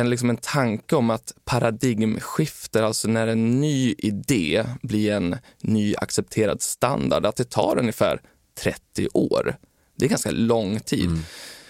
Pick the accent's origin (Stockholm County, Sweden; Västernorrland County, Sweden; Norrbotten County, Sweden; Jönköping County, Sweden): Västernorrland County, Sweden; Timrå; jag är från en av Sveriges fattigaste kommuner, Timrå. Det var där jag växte upp.